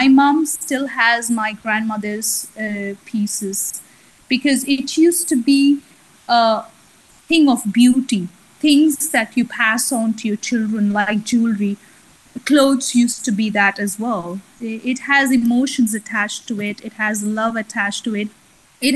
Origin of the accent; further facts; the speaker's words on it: India; moved away as an adult; now in United Arab Emirates; I'm born and brought up in India, and for most of my life now, I've been living in UAE for past 20 years.